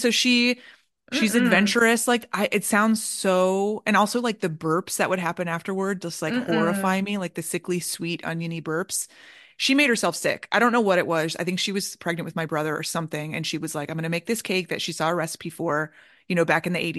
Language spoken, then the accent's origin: English; Florida, United States; I can remember because I'm from Central Florida